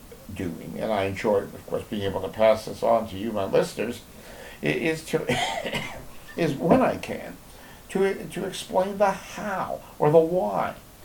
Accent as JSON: {"language": "English", "town": "Hamilton", "region": "Ontario", "country": "Canada", "tie": "born or raised there", "said": "Canadian Association for Free Expression meeting in my hometown of Hamilton."}